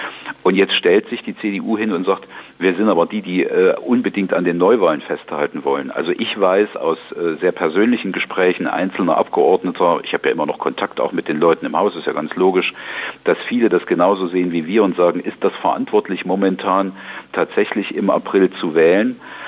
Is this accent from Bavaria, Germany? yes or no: no; Gotha, Thuringia, Germany; Mein Heimatort ist Gotha.